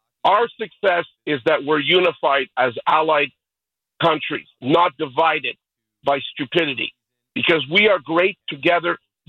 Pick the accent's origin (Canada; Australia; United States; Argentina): Canada; I'm a Canadian boy, and I've been playing hockey since I was 4 years old. I'm 65 right now